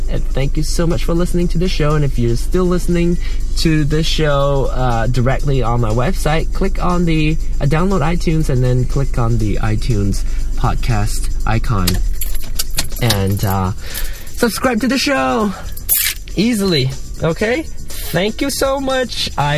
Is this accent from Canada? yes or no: no; Malaysia; other than being Asian and being Malaysian, I am also, I also happen to be gay.